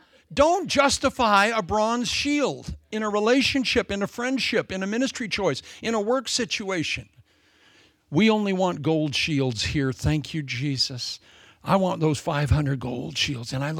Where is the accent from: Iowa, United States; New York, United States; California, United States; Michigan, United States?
Iowa, United States; Des Moines; When I was raised in Des Moines, Iowa, there was a little girl on the block that had a trampoline.